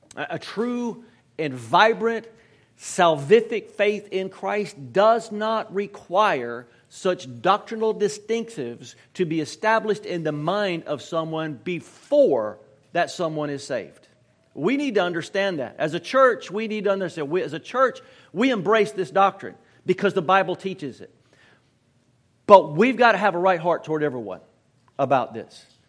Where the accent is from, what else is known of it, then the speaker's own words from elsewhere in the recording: Mississippi, United States; But even though I'm from Mississippi, isn't that crazy?